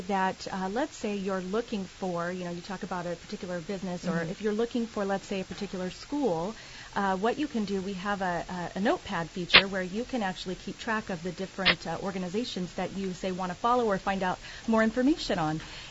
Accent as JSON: {"language": "English", "region": "California", "country": "United States", "said": "I'm from Northern California."}